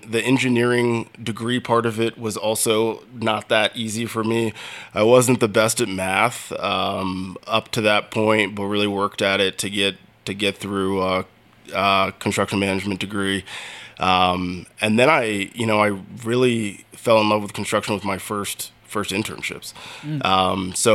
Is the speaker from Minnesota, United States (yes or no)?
no; Denver, Colorado, United States; born there; I was born in Denver, so like love all the Denver sports teams.